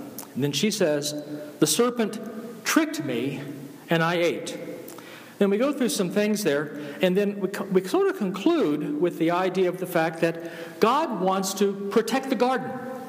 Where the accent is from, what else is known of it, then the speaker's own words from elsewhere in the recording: Georgia, United States; And I'm from Georgia, so we pronounce naked. It's naked, right? N-E-K-K-I-D. Naked.